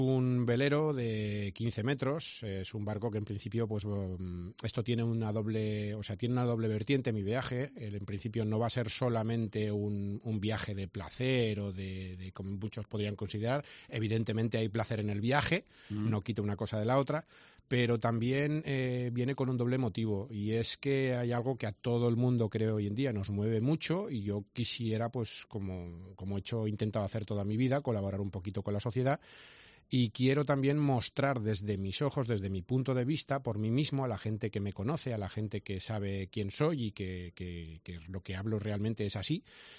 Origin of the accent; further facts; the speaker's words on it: Villarreal, Valencian Community, Spain; soy de Villarreal, que soy una persona muy normal